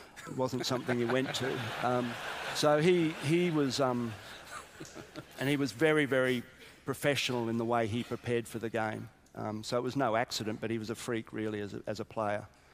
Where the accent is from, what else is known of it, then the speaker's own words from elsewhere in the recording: Brisbane, Queensland, Australia; I was in Brisbane. I'm from Brisbane.